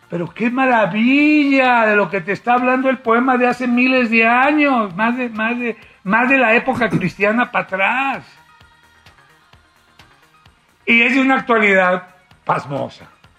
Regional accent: Sinaloa, Mexico; yo, que soy de Sinaloa, aprendí a beber con cerveza. Hasta que fui a España, aprendí a beber vino.

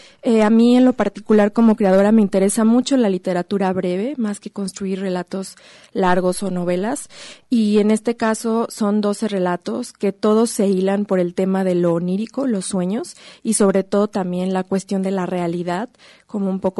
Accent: Guadalajara, Jalisco, Mexico; now in Mexico City, Mexico; yo soy tapatía de origen, aunque ahora estoy viviendo en Ciudad de México

